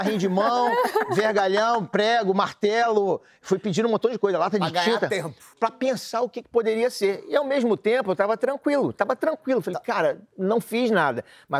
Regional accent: Guarulhos, São Paulo, Brazil; Sou de Guarulhos.

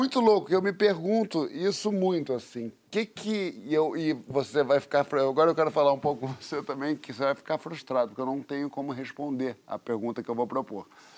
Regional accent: Rio de Janeiro, Brazil; No meu tempo, quando eu era garoto, lá no Leme, na Prado Júnior

